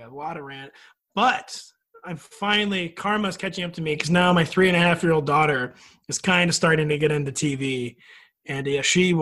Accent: St. Louis, Missouri, United States; Well, so I'm from St. Louis, so I'm like too close to the situation, basically.

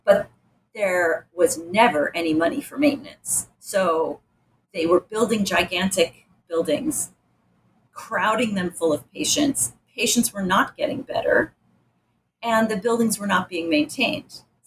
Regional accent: Rochester, New York, United States; born or raised there

